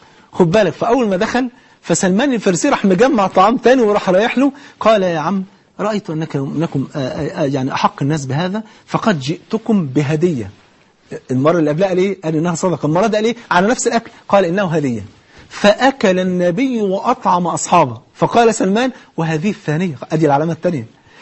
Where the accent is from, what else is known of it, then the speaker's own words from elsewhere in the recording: Egypt; جاهلية ان انا افتخر اقول انا مصري